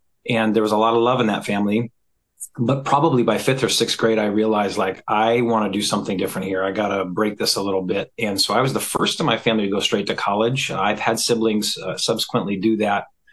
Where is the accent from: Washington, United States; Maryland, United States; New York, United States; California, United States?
Washington, United States; Snohomish; Yeah, so I grew up here in Washington, a little town called Snohomish.